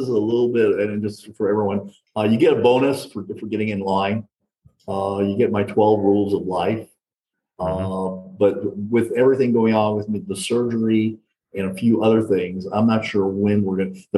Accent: Phoenix, Arizona, United States; now in Las Vegas, United States; I grew up in Phoenix and just moved here about 3.5 years ago.

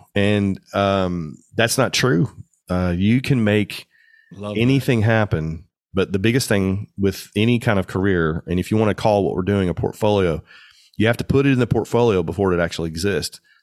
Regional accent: Nashville, Tennessee, United States; growing up in Nashville, I didn't really want to shoot country

